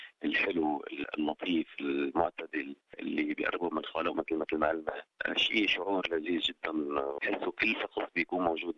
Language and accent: Arabic; Lebanon; now in Australia; حقيقة هو أنا لبناني طبعا